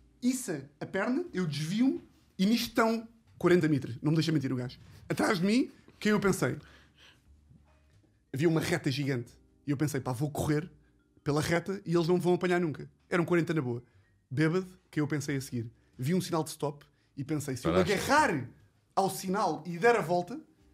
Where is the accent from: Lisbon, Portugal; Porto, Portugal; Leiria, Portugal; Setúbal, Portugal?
Setúbal, Portugal; Cacilhas; Eu não me enquadro porque eu sou de Cacilhas.